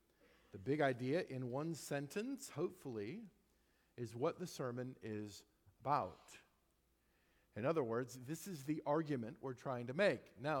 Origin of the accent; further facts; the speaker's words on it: Nebraska, United States; I grew up in Nebraska. I grew up where the wind hurts your face on a regular basis in January.